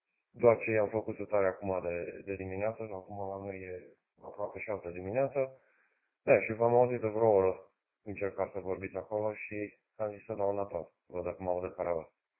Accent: Brașov, Brașov County, Romania; și sunt original din Brașov.

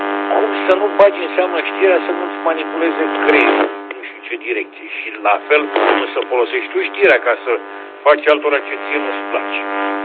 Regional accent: Bucharest, Romania; eu sunt bucureștean, în moldovenesc. Sunt de 15 ani

